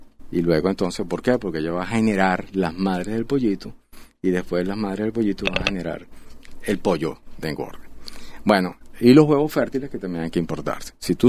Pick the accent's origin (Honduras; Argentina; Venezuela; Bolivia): Venezuela; Y como venezolano y como consumidor